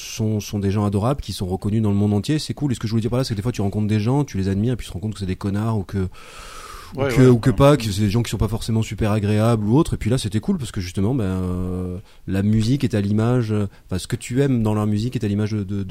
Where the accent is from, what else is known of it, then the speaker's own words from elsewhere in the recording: Lyon, Auvergne-Rhône-Alpes, France; Oui, mais non, en fait, enfin oui, on est lyonnais